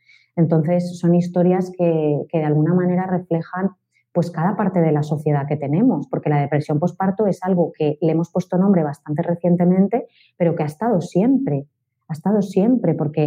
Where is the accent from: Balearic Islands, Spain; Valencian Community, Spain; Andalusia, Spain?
Valencian Community, Spain; Valencia; me llegaron bastantes historias, no solamente de Valencia, que yo soy de Valencia, sino del resto de España